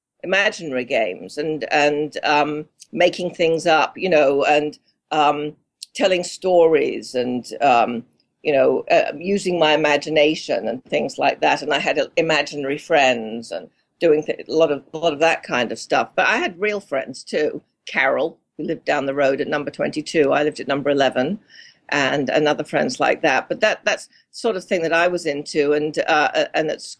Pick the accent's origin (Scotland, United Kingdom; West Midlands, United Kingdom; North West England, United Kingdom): North West England, United Kingdom; Formby; I grew up in Formby.